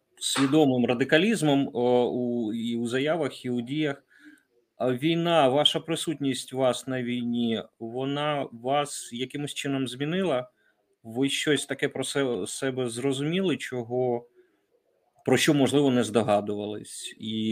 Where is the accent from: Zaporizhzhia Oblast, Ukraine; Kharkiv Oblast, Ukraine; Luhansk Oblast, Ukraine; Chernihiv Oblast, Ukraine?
Zaporizhzhia Oblast, Ukraine; Zaporizhzhia; Я теж з Запоріжжя.